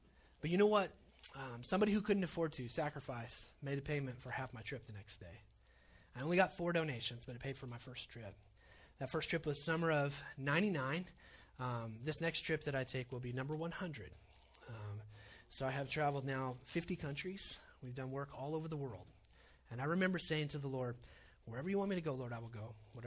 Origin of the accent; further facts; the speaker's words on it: Oklahoma, United States; I grew up on an Indian reservation.